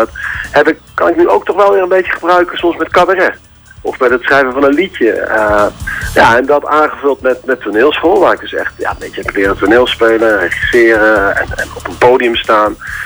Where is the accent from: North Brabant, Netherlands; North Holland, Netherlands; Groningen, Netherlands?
North Brabant, Netherlands; waarbij ik altijd een deel over mijn jeugd in Brabant vertel